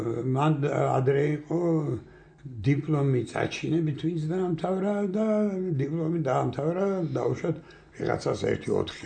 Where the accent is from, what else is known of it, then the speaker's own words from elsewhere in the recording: Tbilisi, Georgia; ვერელი ვარ, ვერელი.